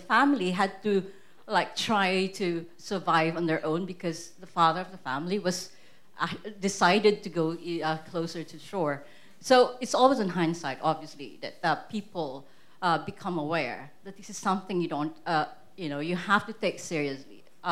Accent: Philippines; now in Hong Kong; I'm a Filipino journalist. I'm based in Hong Kong

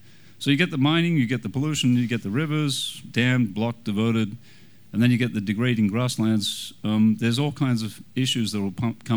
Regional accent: Canada; And to help me along with this guess, I'm Canadian.

